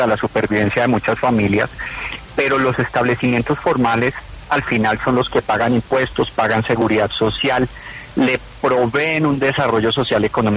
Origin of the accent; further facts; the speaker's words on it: Colombia; como colombianos no debemos ocultarla.